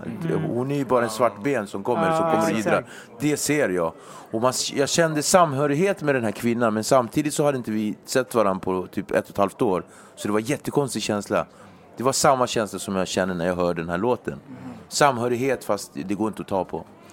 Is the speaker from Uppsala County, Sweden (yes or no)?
no; Nacka, Stockholm County, Sweden; Jag är uppväxt i Nacka, där det bara vita.